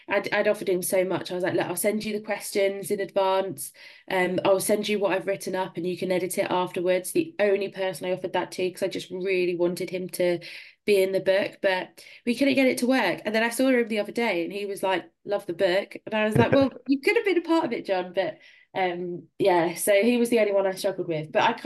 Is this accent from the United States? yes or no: no; New Zealand; I think being a New Zealander coming from the men's game